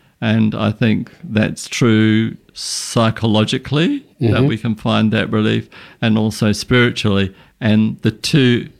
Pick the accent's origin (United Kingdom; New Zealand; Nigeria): New Zealand; also born or lived in United States; now in Sydney, Australia; that I'm from New Zealand. I moved to Sydney and dropped my religious background, even though my grandfather had been a rabbi.